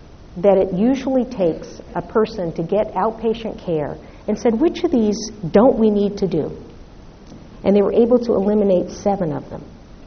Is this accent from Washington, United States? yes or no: yes; Seattle, Washington, United States; Out in Seattle, my hometown, there's a hospital called Virginia Mason.